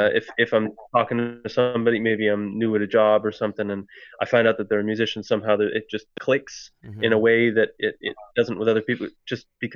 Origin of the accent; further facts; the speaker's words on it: Niagara Falls, Ontario, Canada; now in Ottawa, Canada; I'm from Niagara. I was born and raised, and I went to school and everything in Niagara Falls, Ontario.